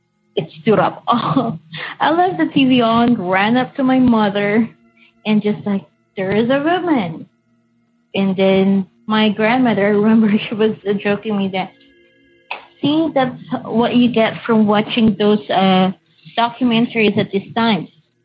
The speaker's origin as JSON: {"language": "English", "country": "Philippines", "lives_now": "Saudi Arabia", "said": "I'm from Philippines and I'm actually using an application just to call you guys. And yeah, you can see the number. It's going to be from Ohio, I think. But I'm from Philippines"}